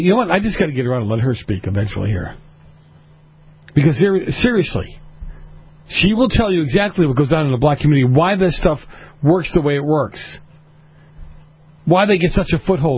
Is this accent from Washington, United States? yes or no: no; Boston, Massachusetts, United States; And then we talk about how my hometown, Boston, discriminated against the Christian flag.